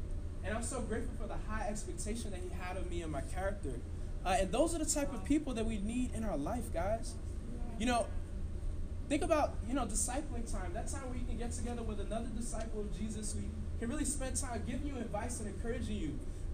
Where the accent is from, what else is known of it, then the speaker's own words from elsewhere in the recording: Brooklyn, New York, United States; They're not so cool, even though I'm from Brooklyn, right?